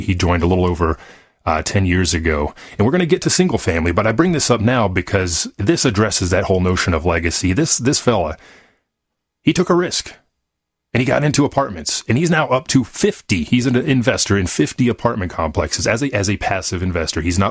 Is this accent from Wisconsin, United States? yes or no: no; Texas, United States; I'm from the Dallas-Fort Worth area, if you're new to the show.